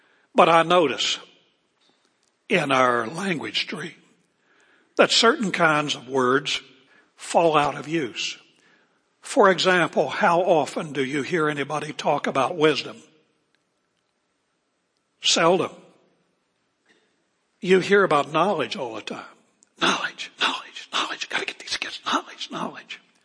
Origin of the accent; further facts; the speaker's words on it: West Virginia, United States; And I grew up in West Virginia, which is not a southern state, but had a southern influence.